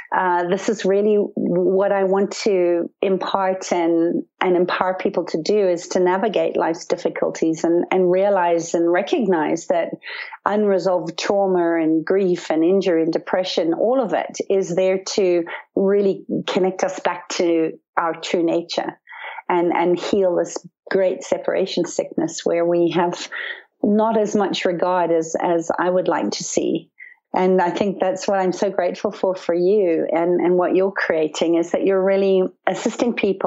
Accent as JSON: {"language": "English", "country": "Zimbabwe", "tie": "born or raised there", "said": "When I was young, I grew up in Zimbabwe on a farm in the bush and had a wonderful life, really connecting with nature."}